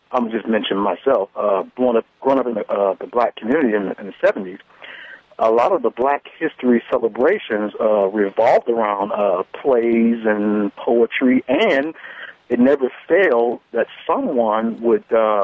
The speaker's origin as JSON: {"language": "English", "town": "Chicago", "region": "Illinois", "country": "United States", "tie": "born or raised there", "said": "growing up in Chicago, a lot of Chicago kids, teenagers in the early 80s, we all used to, in Chicago, used to listen to what's called, you know, mix shows"}